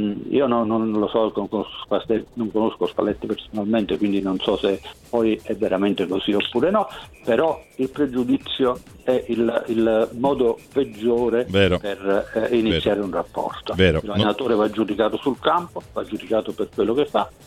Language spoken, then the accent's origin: Italian; Naples, Campania, Italy; da napoletano, no